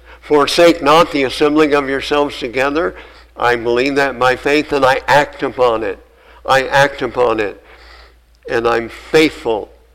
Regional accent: Napanee, Nebraska, United States; this family lived about 5 miles from where I grew up in Napanee, Nebraska.

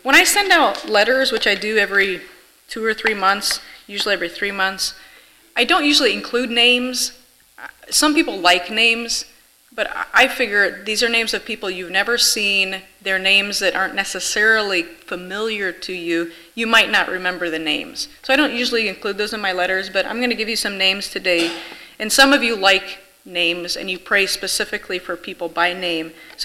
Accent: United States; now in Dominican Republic; even though I am American, I grew up here, and I come back and forth every once in a while

